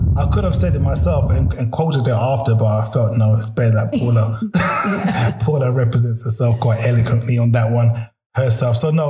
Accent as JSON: {"language": "English", "region": "London", "country": "United Kingdom", "tie": "born or raised there", "said": "Growing up in South London, I'm digressing because it's a conversation."}